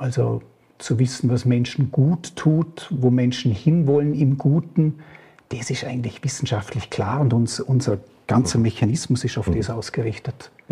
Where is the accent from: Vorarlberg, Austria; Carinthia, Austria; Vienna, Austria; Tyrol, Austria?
Vorarlberg, Austria; als Vorarlberger sagt man dann ja, im Großen und Ganzen geht es mir gut.